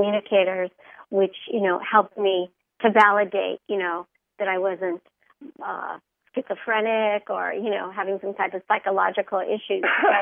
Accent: Hollywood, California, United States; growing up in Hollywood, there really isn't that many areas to collect

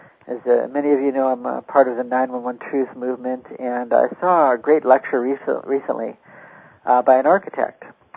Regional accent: Los Angeles, California, United States; this is a story I grew up hearing because I'm from Los Angeles

